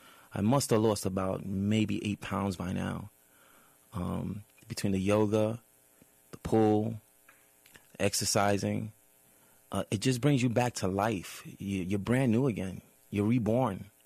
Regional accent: Staten Island, New York, United States; I'm from Staten Island, New York.

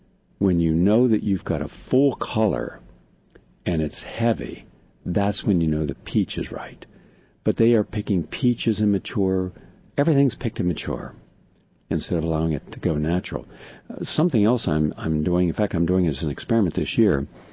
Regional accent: Southern US, United States; Where I grew up in the South, as children, we were told, whether we liked it or not, more often not, we did not like it, to take a nap.

